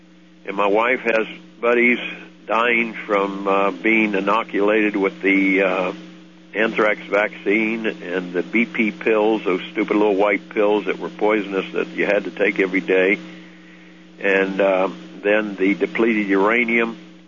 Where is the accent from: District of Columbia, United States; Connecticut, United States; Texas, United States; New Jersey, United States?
District of Columbia, United States; Washington; because I was raised in Washington, D.C., and I'll tell you, I saw the wall numerous times there in D.C., the Vietnam Wall.